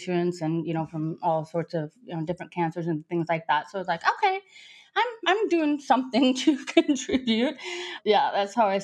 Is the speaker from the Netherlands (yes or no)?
no; South Dakota, United States; moved away as an adult; now in Nice, France; I grew up in South Dakota.